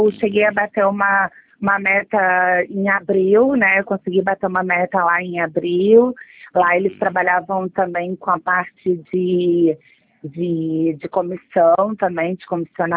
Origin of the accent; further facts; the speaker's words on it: Rio de Janeiro, Brazil; Eu sou carioca do Rio de Janeiro mesmo.